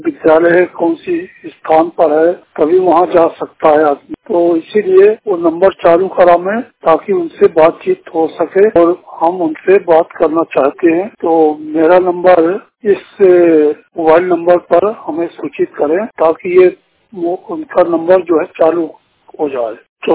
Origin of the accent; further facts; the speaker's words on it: Jaitwara, Madhya Pradesh, India; जैतवाड़ा जिला सतना मध्य प्रदेश का निवासी हूँ।